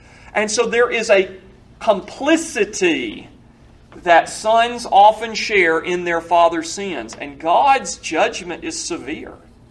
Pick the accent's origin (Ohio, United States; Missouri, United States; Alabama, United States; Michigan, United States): Alabama, United States; Birmingham; born there; I wasn't born in the Garden of Eden. I was born in Birmingham, Alabama.